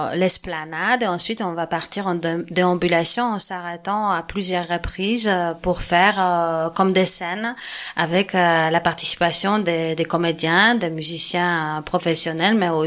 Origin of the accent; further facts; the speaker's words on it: Poland; now in Pézenas, France; on habite à Pézenas, peut-être on vient d'endroits différents, hein. Moi par exemple je suis polonaise